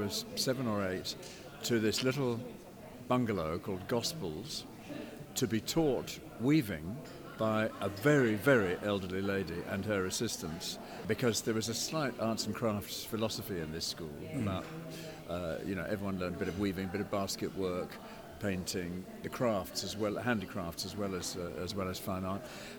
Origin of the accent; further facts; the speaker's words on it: Wimbledon, London, United Kingdom; Well, growing up in Wimbledon, this may be retrospective, but American popular culture was the great thing. There was a Western on television every night.